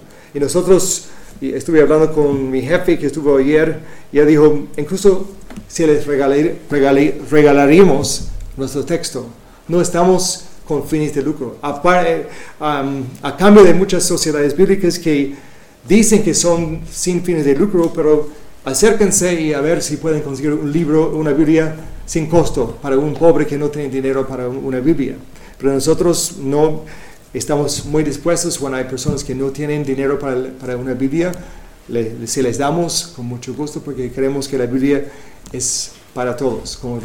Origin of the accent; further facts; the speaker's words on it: New Jersey, United States; Voy a ver a mi mamá, que vive todavía en New Jersey. Soy de New Jersey originalmente